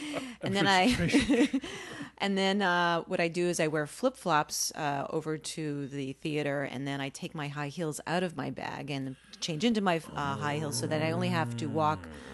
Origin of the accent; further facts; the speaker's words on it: United States; I do know how to pronounce it, but I'm an American and we just...